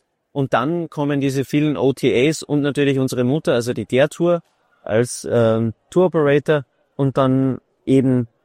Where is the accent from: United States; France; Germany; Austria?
Austria; Als Österreicher sage ich jetzt pauschal, wir im Dachraum